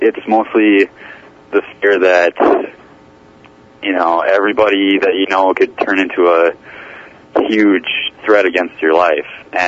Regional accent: Plymouth, Minnesota, United States; Well, I'm from Plymouth, so I'm not from too far away

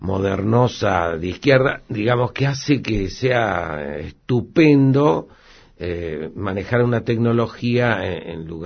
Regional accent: Córdoba, Argentina; also born or lived in Santa Fe; yo soy de Córdoba, después de Santa Fe fui a Córdoba y yo tenía la moto

